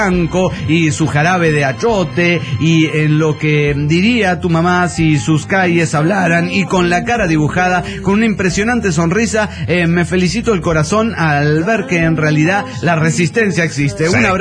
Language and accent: Spanish; Dallas, Texas, United States; de Dallas, Texas.